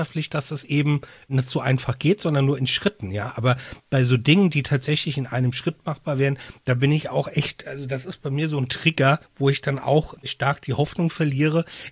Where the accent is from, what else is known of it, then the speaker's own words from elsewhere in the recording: Rhineland-Palatinate, Germany; ich komme aus Rheinland-Pfalz